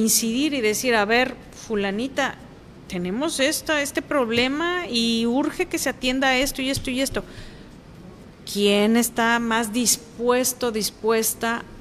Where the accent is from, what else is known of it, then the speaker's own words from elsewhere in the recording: Mexico; que nos encanta como mexicanos y mexicanas